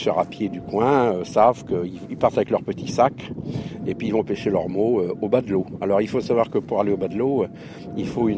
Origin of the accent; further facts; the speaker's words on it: Saint-Malo, Brittany, France; born there; je suis né à Saint-Malo, mon père était pêcheur à pied.